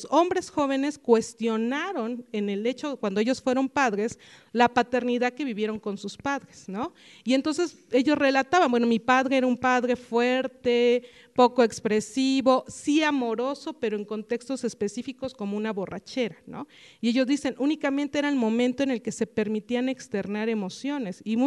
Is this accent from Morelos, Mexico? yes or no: yes; Jonacatepec, Morelos, Mexico; Yo soy originaria de Jonacatepec, Morelos, es una zona al oriente del estado de Morelos